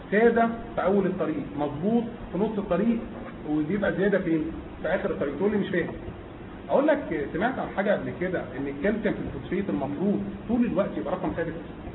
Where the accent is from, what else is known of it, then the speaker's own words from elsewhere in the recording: Egypt; زي ما احنا كمصريين بنحب نتريق على الشعوب كلها